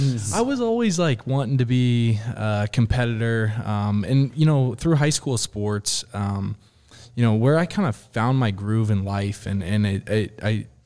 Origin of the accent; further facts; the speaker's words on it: Omaha, Nebraska, United States; So, I'm from originally Omaha, Nebraska. Grew up around there